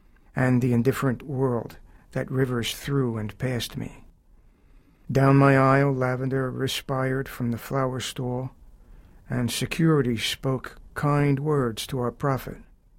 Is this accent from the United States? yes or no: yes; Philadelphia, Pennsylvania, United States; I grew up in a very, very old style Italian immigrant working class neighborhood.